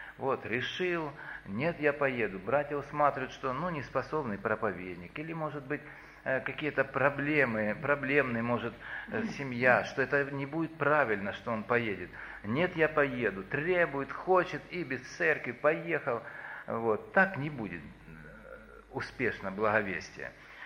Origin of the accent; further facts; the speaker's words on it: North Ossetia–Alania, Russia; Я вот все из Осетии и братья, что сидят, я могу в любой дом приехать